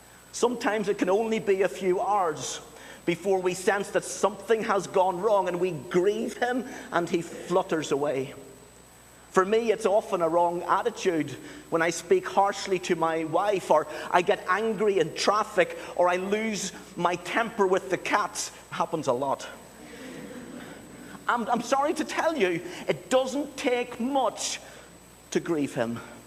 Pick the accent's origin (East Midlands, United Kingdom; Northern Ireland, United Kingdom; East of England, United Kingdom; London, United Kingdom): Northern Ireland, United Kingdom; My brother's over from Northern Ireland. I'm losing my accent.